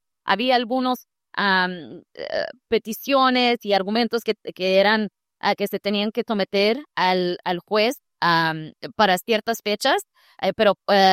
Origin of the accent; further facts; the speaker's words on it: Cuba; now in United States; Hasta conmigo, que soy cubana, me hacen un chequeo.